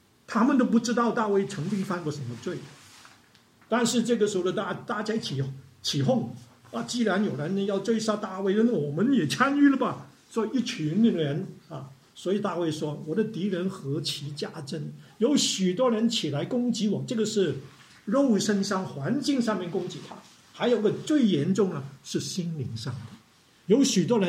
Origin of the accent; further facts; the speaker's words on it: Guangdong, China; Chinese is a second language; 我是广东人嘛，我就讲的讲国语的时候，